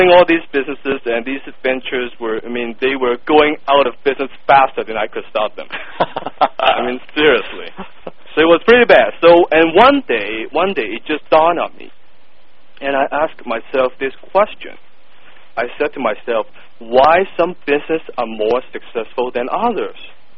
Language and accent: English; Hong Kong; English is a second language; now in North America; I moved from Hong Kong to North America years ago with no money, no connections, and not a word of the English language on my lips. As you can tell from my thick accent, English is not my first language. I had to learn it from scratch.